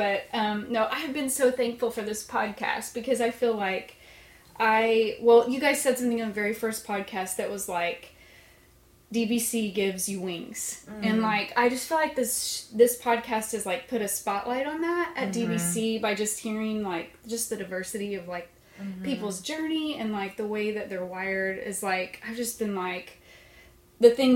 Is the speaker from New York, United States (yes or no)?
no; Lawton, Oklahoma, United States; Okay, so I am from Oklahoma, and I grew up in Lawton, Oklahoma. My parents are believers and in a great church